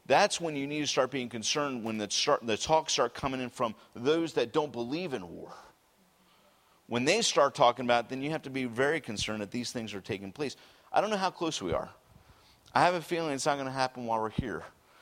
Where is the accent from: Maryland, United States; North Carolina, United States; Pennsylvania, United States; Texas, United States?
Maryland, United States; Baltimore; moved away as an adult; now in Arad, Israel; I am from Baltimore. I am a Baltimorean. I graduated Mount St. Joe.